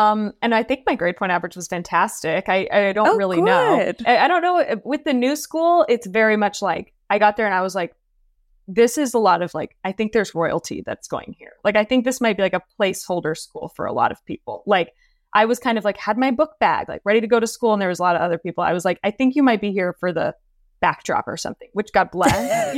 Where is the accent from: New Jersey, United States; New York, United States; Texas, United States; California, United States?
Texas, United States; Austin; okay, I'm from Austin.